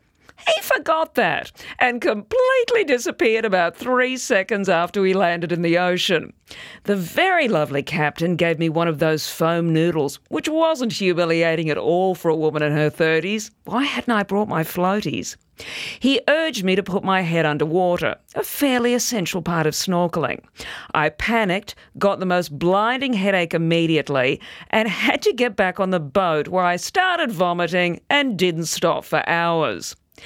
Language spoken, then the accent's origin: English; Perth, Western Australia, Australia; when I'm in my hometown of Perth?